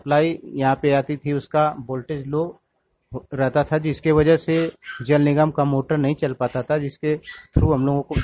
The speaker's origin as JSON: {"language": "Hindi", "town": "Jalalabad", "country": "India", "said": "मेरे गांव का नाम जलालाबाद है।"}